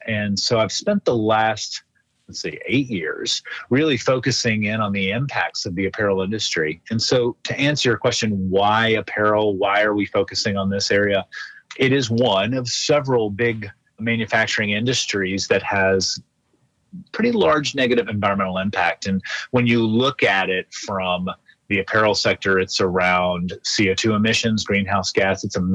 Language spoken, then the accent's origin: English; Florida, United States; I grew up in the southeastern United States. I grew up in North Florida and was educated in Virginia and Georgia.